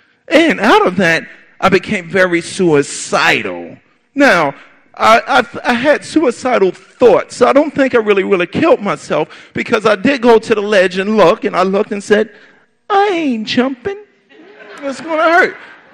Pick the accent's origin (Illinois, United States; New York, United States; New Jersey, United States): New York, United States; Queens; I grew up in Hollis, Queens, New York.